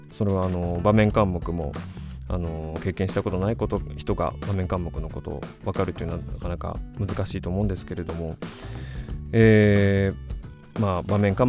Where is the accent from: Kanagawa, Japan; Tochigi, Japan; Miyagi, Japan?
Kanagawa, Japan; Yokohama; 僕の地元横浜市が運営する